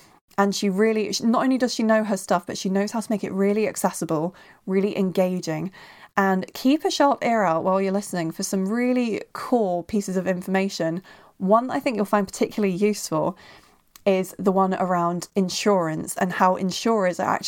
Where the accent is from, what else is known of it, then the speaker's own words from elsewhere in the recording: Bristol, South West England, United Kingdom; now in North West England, United Kingdom; She actually lives in my hometown of Bristol while I'm kicking around up in the Northwest.